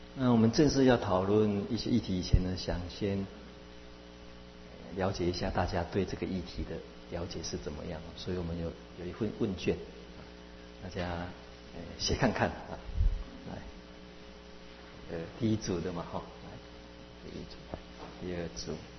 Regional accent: Taiwan; 这韩国人他们就是我们台湾人认为韩国人的世界观到处都是我们的

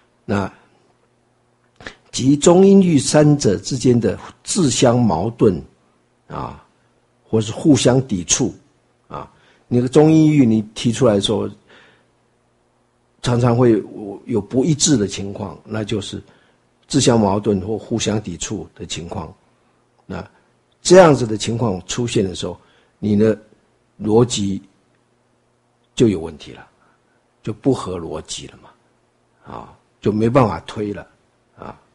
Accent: China; 这也显示出说，这个西洋人的思想跟我们中国人的思想不一样

